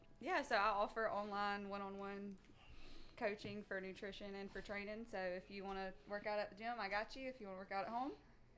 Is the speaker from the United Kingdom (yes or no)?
no; Georgia, United States; I'm from Georgia.